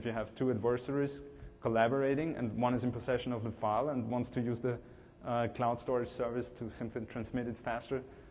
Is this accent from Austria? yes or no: yes; Austria; Because we're from Austria, downloading BitTorrents is illegal as well, kind of.